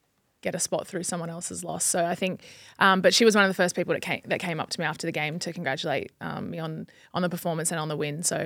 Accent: Australia; Coming from Australia, the coffee there is elite.

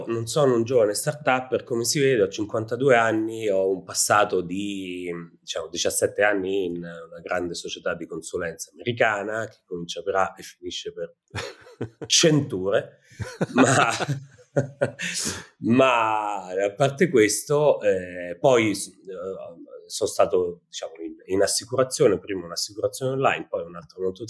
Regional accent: Rome, Lazio, Italy; accent: Roman; now in Milan, Italy; Sono romano, come si sentirà abbastanza dalla voce e dall'accento, ma sono emigrato e trasferito

